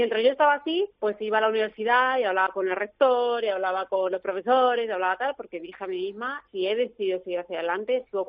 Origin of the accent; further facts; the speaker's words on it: Almagro, Castilla-La Mancha, Spain; now in Madrid, Spain; me siento muy muy manchega, muy pues muy de Almagro, muy de Ciudad Real